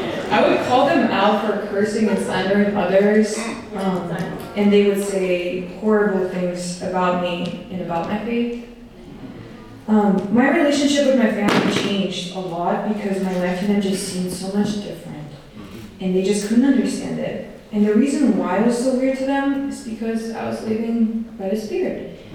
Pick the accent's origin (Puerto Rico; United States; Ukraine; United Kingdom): Ukraine; And yeah, so I come from Ukraine and I grew up there my whole life.